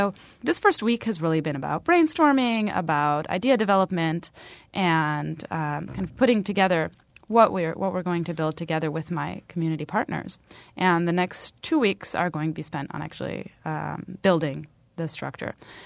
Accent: Chicago, Illinois, United States; also born or lived in Poland; I grew up in the Midwest. I was born in Poland, and my family came to Chicago actually when I was around 5 years old. So I grew up in the Chicagoland area.

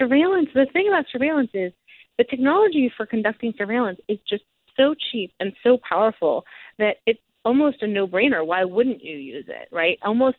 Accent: Silicon Valley, California, United States; I grew up in Silicon Valley, and I really thought I would be a technologist

